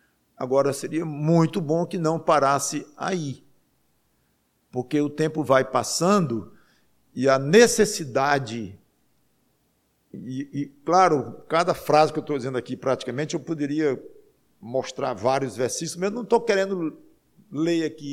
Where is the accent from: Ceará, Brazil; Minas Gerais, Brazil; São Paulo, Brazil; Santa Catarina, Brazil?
Ceará, Brazil; born there; eu nasci no Ceará